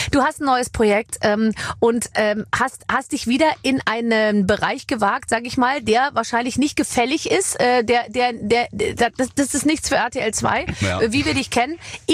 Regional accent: Austria; Ich war jetzt letztens wieder bei uns in Österreich im Dorf, im Hallenbad, wo kein anderer hingeht.

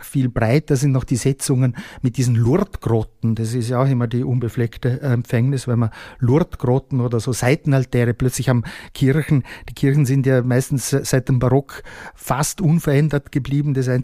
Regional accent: Vienna, Austria; bei uns in Österreich zum gesetzlich festgeschriebenen kirchlichen Feiertag gemacht worden ist, 1854.

